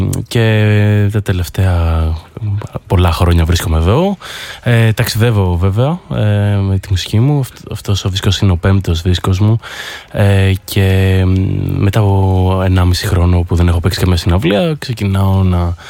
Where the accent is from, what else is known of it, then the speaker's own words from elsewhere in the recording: Athens, Attica, Greece; Είμαι Αθηναίος, ναι.